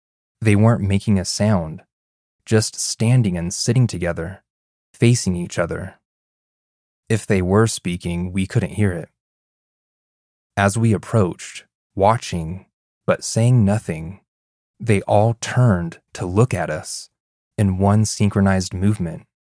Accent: Namibia; This occurred in my hometown, a small coastal town in Namibia, a popular holiday destination, especially during December, which is summer for us.

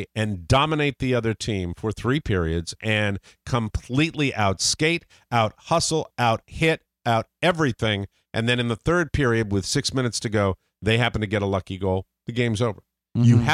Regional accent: New England, United States; Just how very important that act was growing up in New England.

